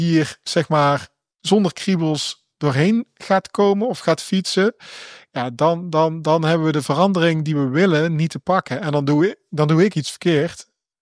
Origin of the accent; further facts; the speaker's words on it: Oirschot, North Brabant, Netherlands; Ik kom uit Brabant, uit het prachtige Oorschot.